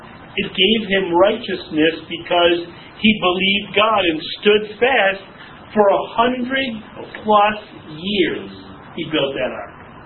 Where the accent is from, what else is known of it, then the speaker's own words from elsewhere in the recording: Gates, New York, United States; I go, Gates, New York, he says. I go, yeah.